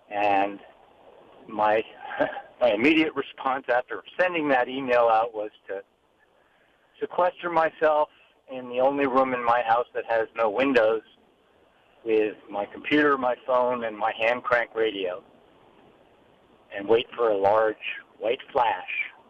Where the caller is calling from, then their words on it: Nu'uanu, Hawaii, United States; I'm calling from Nu'uanu.